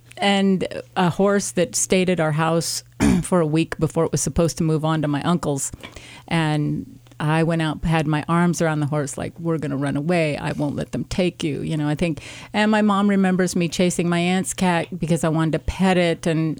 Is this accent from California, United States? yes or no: yes; Redding, California, United States; once we moved to Redding, we had pasture around, so we had horses. So I grew up down on South Bonneview riding horses